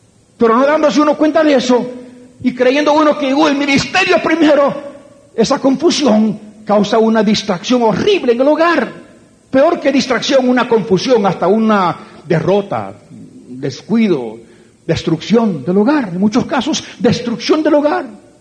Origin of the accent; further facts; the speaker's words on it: Puerto Rico; nací y me crié en Puerto Rico.